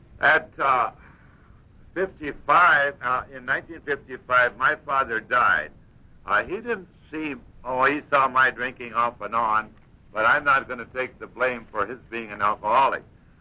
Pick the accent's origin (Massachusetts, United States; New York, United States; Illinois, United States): Illinois, United States; Streator; He was born in my hometown of Streeter, Illinois, which is about 60 miles southwest of Joliet